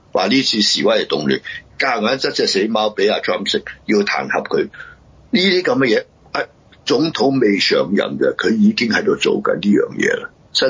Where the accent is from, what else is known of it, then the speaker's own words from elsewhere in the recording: Hong Kong; 但係美國人咧，同我哋香港人咁天真啊